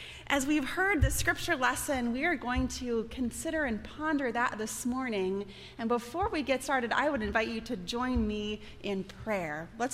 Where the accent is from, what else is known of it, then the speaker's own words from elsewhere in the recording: Nebraska, United States; We took a journey to Nebraska, my home state, where I'm from, and had a chance to visit with family and see friends.